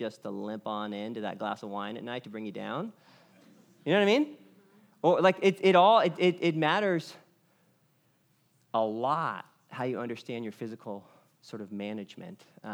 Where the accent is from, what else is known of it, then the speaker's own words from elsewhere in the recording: Texas, United States; But I'm from Texas.